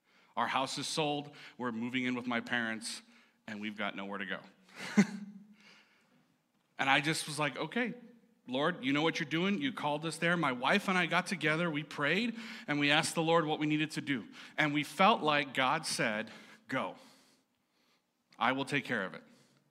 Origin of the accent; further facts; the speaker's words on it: El Paso, Texas, United States; our church in El Paso, Texas. It's where I'm originally from. Born and raised in Texas, I'm a Texas boy.